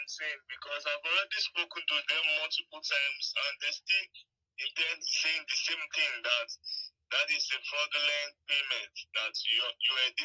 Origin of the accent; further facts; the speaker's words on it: Serbia; also born or lived in Germany; now in United States; What is important is that I'm from Germany and I moved to America. So growing up in Serbia is not really important for you to know.